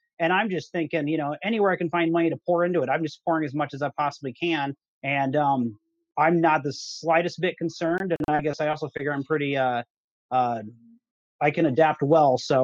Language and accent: English; Ankeny, Iowa, United States; I'm from Ankeny.